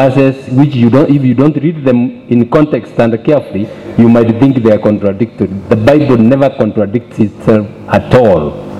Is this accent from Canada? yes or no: no; Kenya; I'm a Kenyan. I wanted everybody to know that I am a Kenyan.